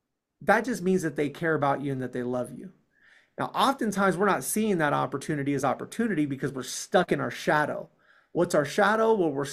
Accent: California, United States; also born or lived in New York; Well, I was born in Midtown Manhattan in New York. I'll go back. Moved to California when I was probably around the age of three. So I don't really remember it living there too much. I was really a California kid.

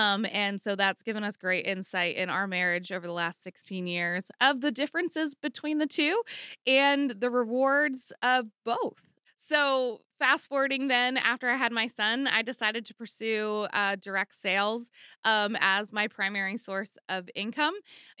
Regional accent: Lancaster, Pennsylvania, United States; So I was born and raised here in Lancaster, Pennsylvania.

